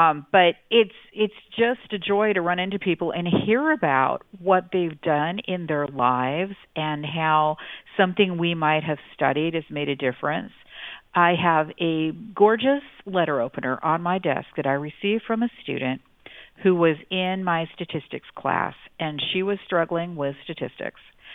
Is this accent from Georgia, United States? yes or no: no; Pomona, California, United States; I grew up in Pomona-Claremont area, went to school in Glendora before I went to college